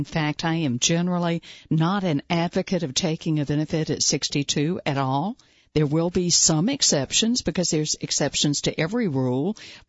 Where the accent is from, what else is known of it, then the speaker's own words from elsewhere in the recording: Southeast, United States; I'm not from Idaho. I do have a little bit of an accent here. I'm from the southeastern United States.